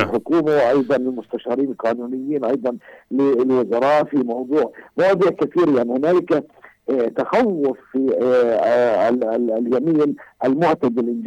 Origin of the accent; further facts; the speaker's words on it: West Bank, Palestine; تحدي إلينا كفلسطينيين في الضفة الغربية